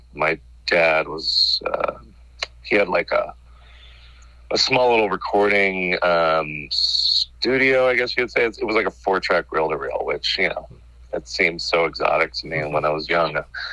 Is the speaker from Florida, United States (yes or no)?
no; Hollywood, California, United States; I grew up in Hollywood. And then migrated to Glendale, which is just kind of a suburb northeast of Hollywood, just by about 10 minutes.